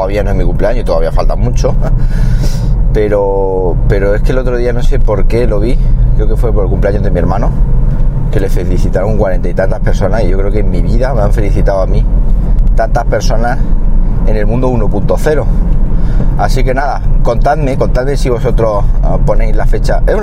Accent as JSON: {"language": "Spanish", "town": "Siles", "region": "Andalusia", "country": "Spain", "tie": "born or raised there", "said": "estuve en mi pueblo natural, en Siles."}